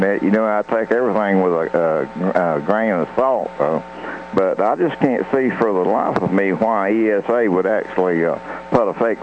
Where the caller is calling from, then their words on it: North Carolina, United States; Hi, Kevin. … in North Carolina.